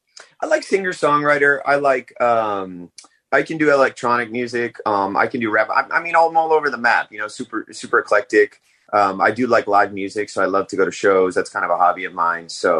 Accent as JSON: {"language": "English", "town": "Mason", "region": "Michigan", "country": "United States", "tie": "born or raised there", "said": "I grew up in Mason, Michigan, in a smaller town, and it was different, you know, in 2000 and 2001."}